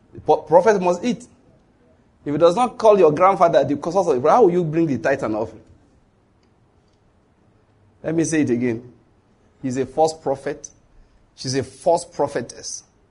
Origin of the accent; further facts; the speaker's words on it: Nigeria; I'm a Christian from Nigeria.